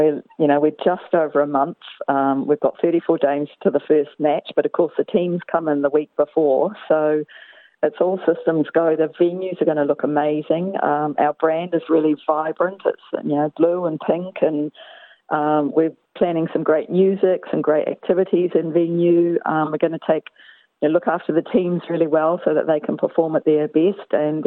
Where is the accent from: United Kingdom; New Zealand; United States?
New Zealand; now in Australia; I'm one of them actually. I'm a Kiwi